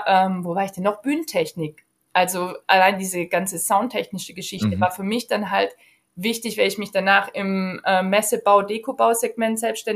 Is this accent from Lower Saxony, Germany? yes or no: no; Riedlingen, Baden-Württemberg, Germany; Bei mir in der Kleinstadt in Riedlingen, wo ich aufgewachsen bin